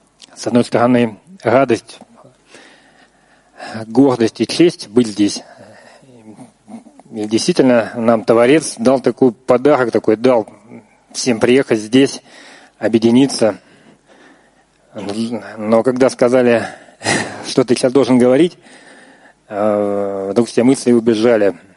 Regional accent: Novosibirsk, Novosibirsk Oblast, Russia; Я из Новосибирска.

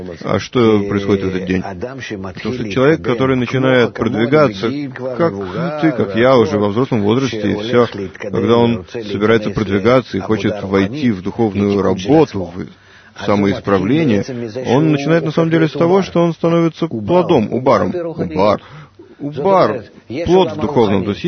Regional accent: Vitebsk, Vitebsk Region, Belarus; born there; Я родился в России, в Белоруссии даже, в очень маленьком городке, который когда-то был только еврейским городом. Маленький город Витебск.

